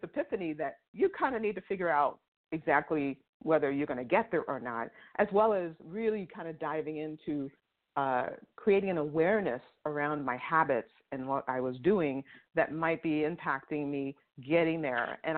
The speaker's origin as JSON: {"language": "English", "town": "New York City", "region": "New York", "country": "United States", "tie": "born or raised there", "said": "So I grew up in Harlem in New York in the 60s"}